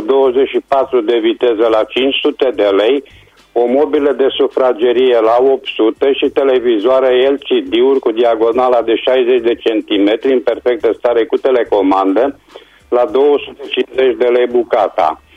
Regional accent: Reșița, Caraș-Severin, Romania; sunt din Reșița

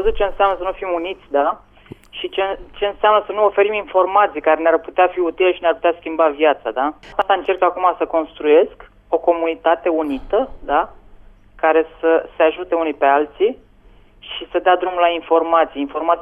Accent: Buzău, Buzău County, Romania; moved away; Eu sunt din Buzău.

